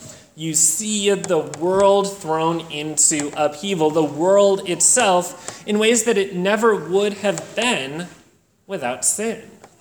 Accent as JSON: {"language": "English", "region": "East Coast", "country": "United States", "tie": "born or raised there", "said": "And growing up on the East Coast, there were plenty of Revolutionary War, Civil War forts around to look"}